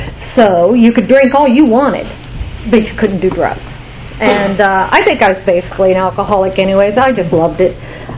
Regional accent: Kansas, United States; also born or lived in Oklahoma; I grew up in Kansas and Oklahoma. And I come from a working class family.

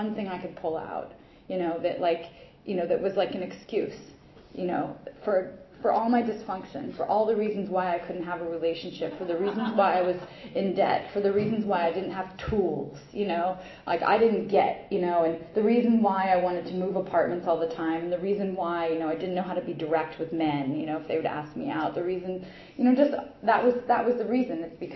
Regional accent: Seattle, Washington, United States; now in New York, United States; I'm from Seattle area, the Northwest. It's dark and rainy

